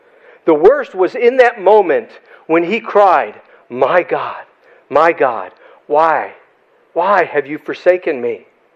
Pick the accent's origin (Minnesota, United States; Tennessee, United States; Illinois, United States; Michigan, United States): Illinois, United States; Chicago; Now, y'all may be saying that I still sound like I'm from Chicago. But when I go to Chicago, they say, man, you sound like you're from there.